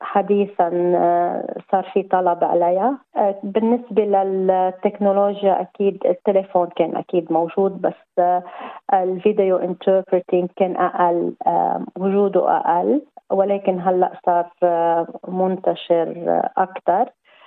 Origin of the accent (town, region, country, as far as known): Lebanon